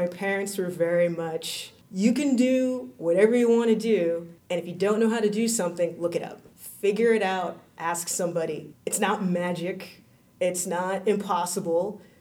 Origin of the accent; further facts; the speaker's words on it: Houston, Texas, United States; And I grew up in Houston, Texas. Nobody in Houston, Texas that I knew worked in the film industry.